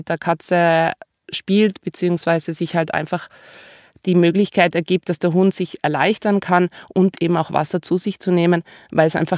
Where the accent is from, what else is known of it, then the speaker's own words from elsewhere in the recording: Austria; Leine und Beißkorb ist so wie bei uns in Österreich, sollten immer im Gepäck dabei sein.